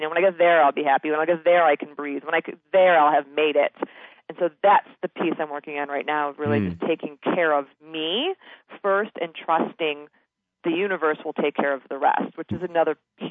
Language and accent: English; Chicago, Illinois, United States; born there; now in San Francisco, United States; Well, I was misplaced and born in Chicago.